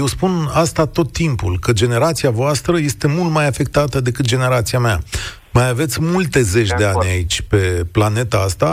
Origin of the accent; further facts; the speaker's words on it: Romania; Noi, ca europeni, ca români.